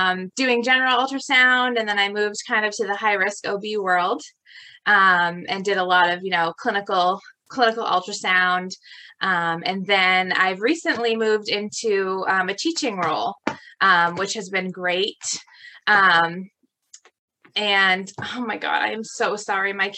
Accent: Maine, United States; I am a sonographer from Maine.

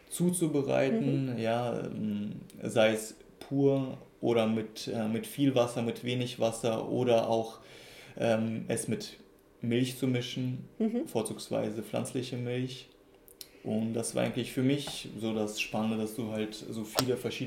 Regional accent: Berlin, Germany; also born or lived in Russia; von Amika Matcha und ich bin in Russland geboren, bin aber in Berlin aufgewachsen

